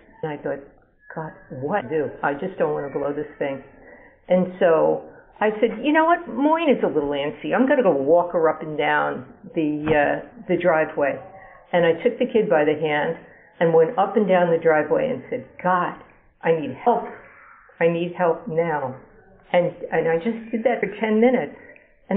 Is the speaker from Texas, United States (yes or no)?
no; Manchester, New Jersey, United States; I'm from Manchester, New Jersey, and I've been in OA since May 12, 1981, one day at a time.